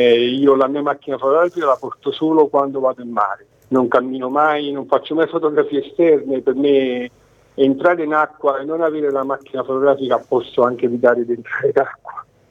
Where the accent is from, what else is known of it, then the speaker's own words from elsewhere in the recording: Naples, Campania, Italy; La Sicilia è tutta bella, poi io, essendo napoletano, sono molto legato alla Sicilia.